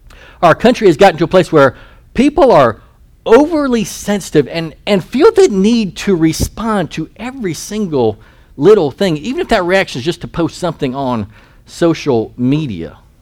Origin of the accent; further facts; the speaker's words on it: North Carolina, United States; now in San Antonio, United States; I grew up in North Carolina. Y'all know that's my home.